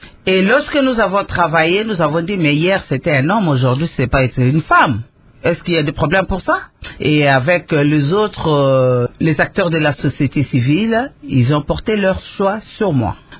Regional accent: DR Congo; Et en République démocratique du Congo, l'économie informelle prend le 80% de notre économie.

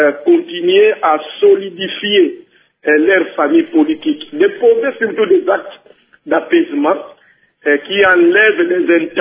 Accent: Kongo Central, DR Congo; Oui, chez nous, au Congo central, bon, ce n'était pas une surprise

